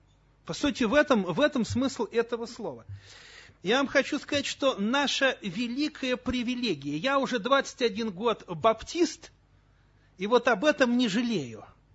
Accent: Moscow, Russia; у меня церковь в Подмосковье, служу я по всей России матушке, а сам я москвич вообще-то.

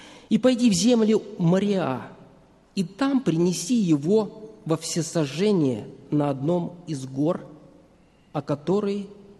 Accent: Russia; born there; я родился в России, в христианской стране, потому что родители мои христиане, потому что меня крестили.

